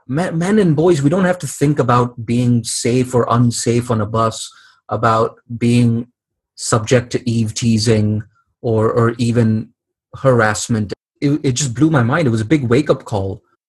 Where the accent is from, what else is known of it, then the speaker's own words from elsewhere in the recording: India; And it just kind of made me, as an Indian man, I guess it kind of made me reflect on my, for lack of a better word, my privilege, I guess.